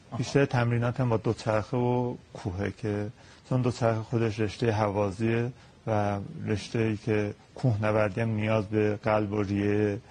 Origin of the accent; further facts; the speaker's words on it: Tabriz, East Azerbaijan, Iran; من اهل تبریز هستم.